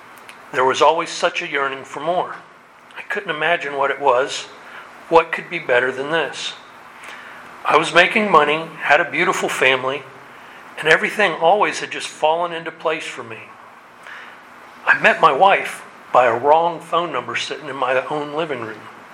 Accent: Coral Springs, Florida, United States; I grew up in Coral Springs, Florida, and enjoyed Fort Lauderdale and all it had to offer as my stomping grounds.

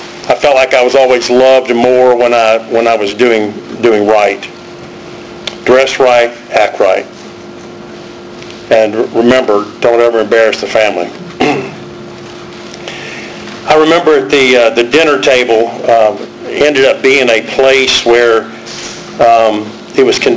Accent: Tryon, North Carolina, United States; born there; I was born in Tryon, North Carolina. My mom born in Virginia.

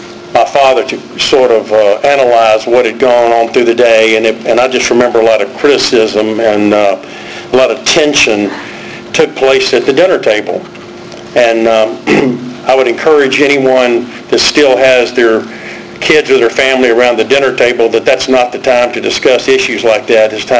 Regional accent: Tryon, North Carolina, United States; born there; I was born in Tryon, North Carolina. My mom born in Virginia.

